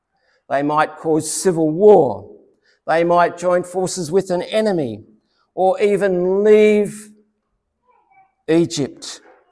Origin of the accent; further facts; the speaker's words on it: Sydney, New South Wales, Australia; I can relate to that growing up in Sydney South many years ago.